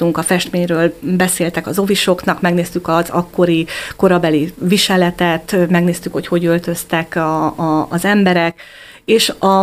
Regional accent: Hungary; igen, magyarok vagyunk

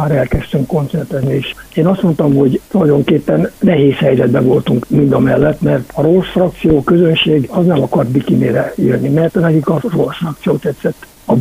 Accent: Kiskunhalas, Bács-Kiskun, Hungary; Nem Kiskunhalason születtem. Gyakorlatilag általános iskolát már ott jártam, Kiskunhalason. Hát a gyermekéveimet ott töltöm, nagyon szép emlékeim vannak.

